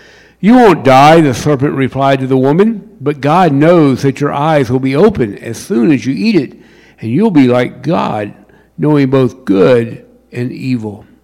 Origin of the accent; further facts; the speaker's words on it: Colombia; I grew up in Colombia, and I have no idea what a shepherd does until I really begin to dig into it.